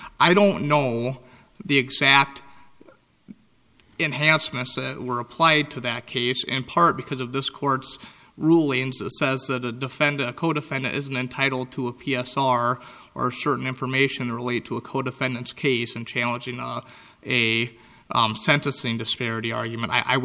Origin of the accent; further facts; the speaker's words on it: Pierce, South Dakota, United States; I'm an attorney from Pierce, South Dakota.